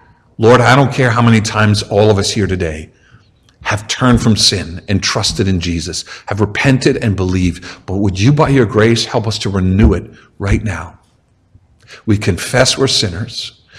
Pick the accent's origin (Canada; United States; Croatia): Canada; St. Catharines, Ontario; So I grew up in St. Catharines, and most weekends, if we wanted to go, we went to Niagara Falls